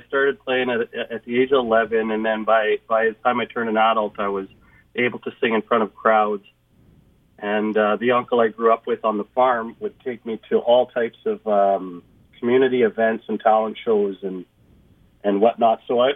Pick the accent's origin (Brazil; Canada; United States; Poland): Canada; Manitoba; also born or lived in Thompson; I grew up on a farm in the parkland there, just north of the Riding Mountain, on a dusty dirt road